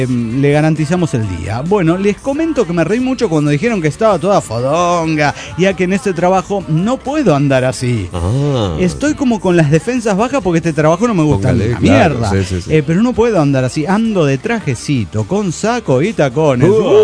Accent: Guadalajara, Jalisco, Mexico; de Guadalajara, Jalisco, México.

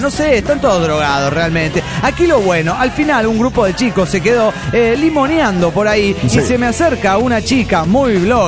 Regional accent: San Luis, Argentina; de San Luis, Argentina.

